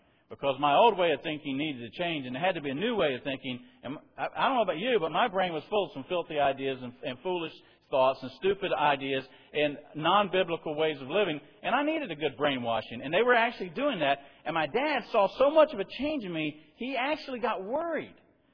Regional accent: South Carolina, United States; In fact, I'm from South Carolina, and you would kind of peg my father's family and my mother's family

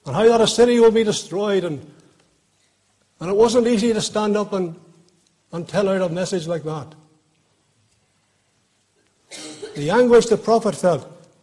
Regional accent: Lurgan, Northern Ireland, United Kingdom; I'm a Lurgan man. I was looking out over my hometown.

